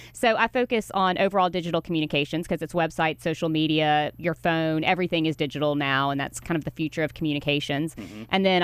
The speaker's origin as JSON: {"language": "English", "region": "Louisiana", "country": "United States", "tie": "born or raised there", "moved": "as an adult", "lives_now": "Arkansas, United States", "said": "No, I grew up in Louisiana."}